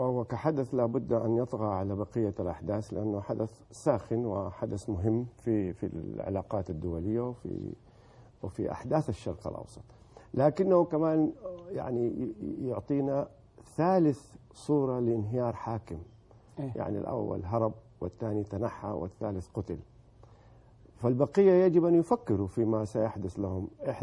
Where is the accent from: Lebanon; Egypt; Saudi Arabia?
Saudi Arabia